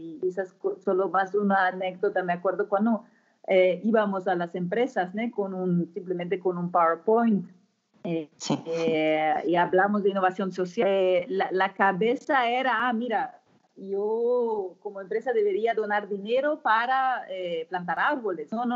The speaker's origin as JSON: {"language": "Spanish", "country": "Germany", "also_born_or_lived": "Spain", "second_language": "Spanish", "moved": "yes", "lives_now": "Brazil", "said": "a mí me encanta España, soy alemana, ¿no? Hoy vivo en Brasil, pero viví 7 años en España"}